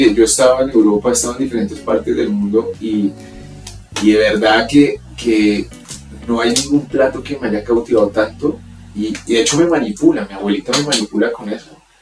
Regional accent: Bogotá, Colombia; Mis papás son de la localidad Engativá. Mis abuelos son bogotanos. Yo soy más bogotano que el arroz con huevo.

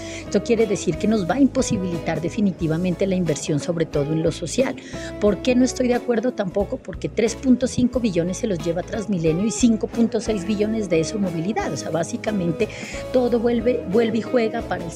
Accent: Ipiales, Nariño, Colombia; now in Bogotá, Colombia; Soy nariñense, soy ipialeña, amo también esta ciudad

